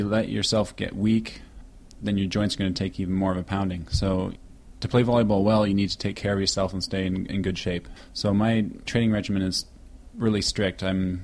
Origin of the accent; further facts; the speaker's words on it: London, Ontario, Canada; To start with, growing up here in London was a fantastic experience. I was adopted at 6 weeks old and lucky enough to fall into